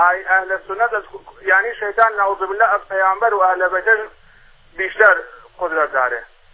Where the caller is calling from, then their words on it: Kurdistan, Iran; من اهل سنت هستم، از کردستانم زنگ میزنم.